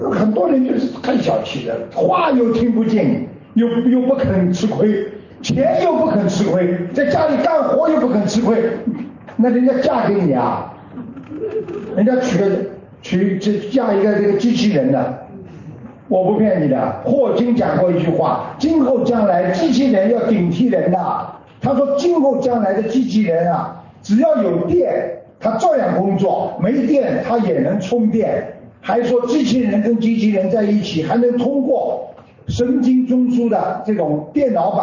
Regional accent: China; 我们中国人讲啊，对不对啊？

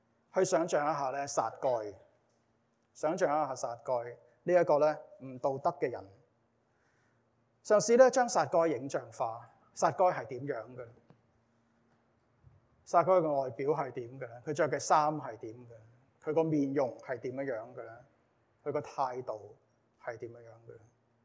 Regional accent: Hong Kong; also born or lived in Canada; 因為我係加拿大人；二因為我係即系香港人，

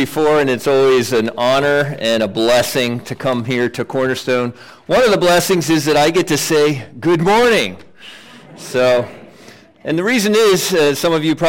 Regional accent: Hanover, Pennsylvania, United States; I am a York County native. I was born and raised in York County, actually in Hanover.

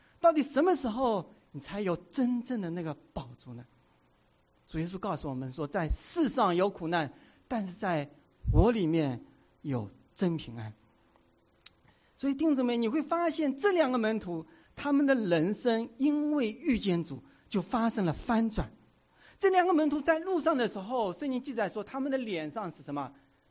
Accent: Hong Kong; 原来是在香港，大家知道我从香港过来

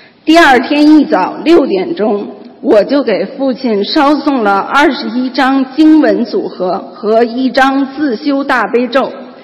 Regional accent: Beijing, China; 我是来自北京的

